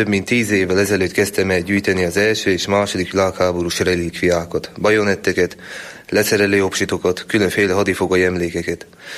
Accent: Vatta, Borsod-Abaúj-Zemplén, Hungary; Vatta településről származom, amely a mezőkövesdi járásban található.

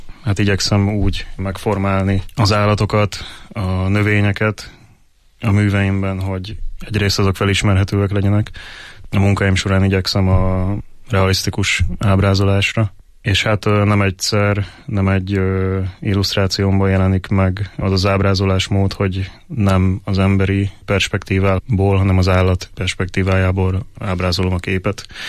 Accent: Agyagosszergény, Győr-Moson-Sopron, Hungary; vidéki srác vagyok. Egy kis faluból, Agyagos-Szergényből származom, Győr-Moson megyében található.

